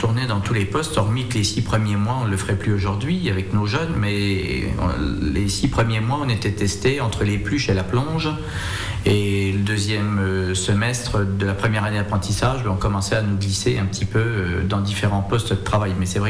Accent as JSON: {"language": "French", "town": "Pourrain", "region": "Bourgogne-Franche-Comté", "country": "France", "tie": "born or raised there", "also_born_or_lived": "Auxerre", "said": "moi je suis … né à Auxerre, voilà, et fait toute mon enfance sur Pourrin, Toussy, et ensuite en apprentissage sur Auxerre."}